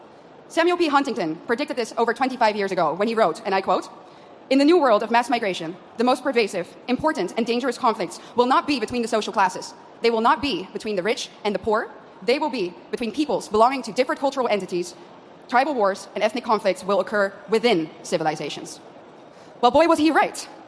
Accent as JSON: {"language": "English", "country": "Netherlands"}